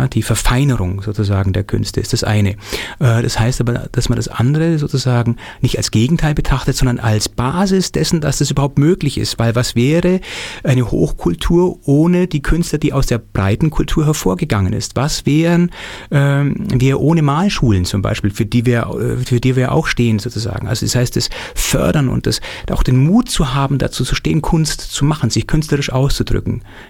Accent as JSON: {"language": "German", "region": "Bavaria", "country": "Germany", "tie": "born there", "said": "Auf dem Land, zwischen München und Augsburg sozusagen und also im bayerischen Schwaben und das ist auch ein sehr kulturfernes Gebiet"}